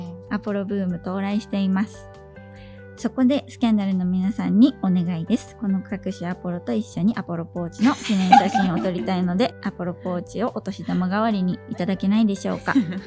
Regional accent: Niigata, Japan; 僕は新潟の人間なので、

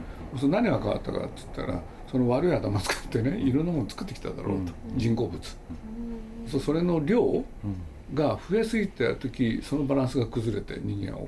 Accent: Nagoya, Aichi, Japan; born there; now in Tokyo, Japan; 僕は名古屋の生まれで東京来たんだけれど

